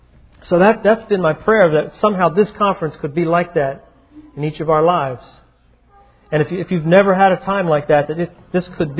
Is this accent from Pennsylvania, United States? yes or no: yes; Philadelphia, Pennsylvania, United States; I said, well, I know where that is. I grew up in Philadelphia.